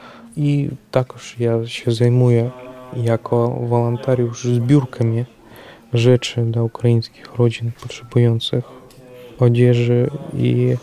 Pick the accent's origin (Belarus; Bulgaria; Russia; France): Russia; now in Poland; jestem z Rosji, że pochodzę z Rosji, że mam to obywatelstwo.